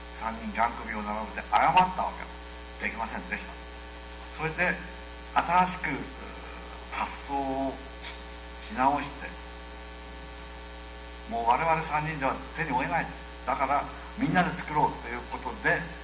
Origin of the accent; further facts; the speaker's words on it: Niigata, Japan; 地元の新潟の実行委員会の皆さん、そしてまたボランティアの皆さんに支えられて